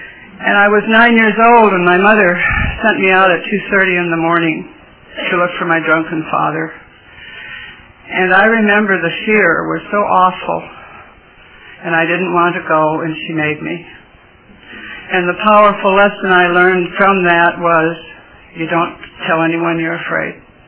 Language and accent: English; Minnesota, United States; moved away as an adult; In fact, when I was 18, I came to California from Minnesota because my sister was in trouble.